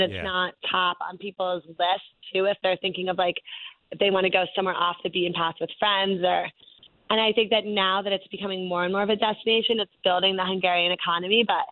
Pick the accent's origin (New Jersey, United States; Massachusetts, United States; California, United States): New Jersey, United States; keep in mind that I grew up in New Jersey, so I've been riding New Jersey Transit